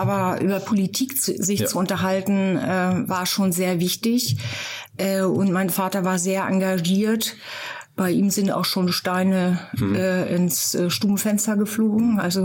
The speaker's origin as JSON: {"language": "German", "region": "Lower Saxony", "country": "Germany", "tie": "born or raised there", "said": "Ja, ich habe eine norddeutsche Seele. Ich bin zwischen Hamburg und Bremen aufgewachsen. Ja, und dann im Dorf"}